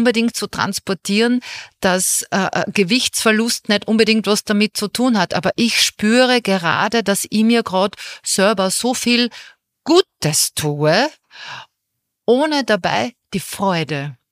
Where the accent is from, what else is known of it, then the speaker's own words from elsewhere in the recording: Austria; bei uns in Österreich